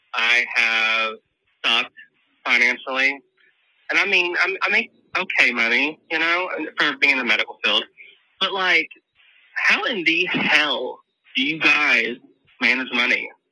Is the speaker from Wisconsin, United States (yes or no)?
no; Waymouth, Virginia, United States; I'm from Waymouth, Virginia.